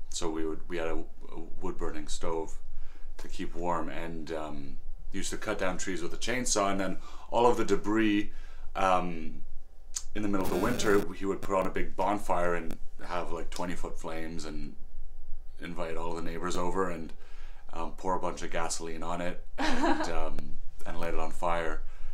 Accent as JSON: {"language": "English", "town": "Whitehorse", "region": "Yukon", "country": "Canada", "tie": "born or raised there", "said": "I'm from Whitehorse, Yukon."}